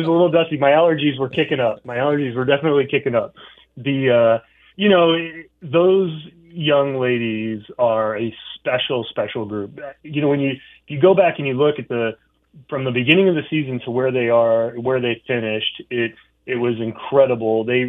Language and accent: English; Indiana, United States; as a kid growing up in Indiana, you see the Trester Award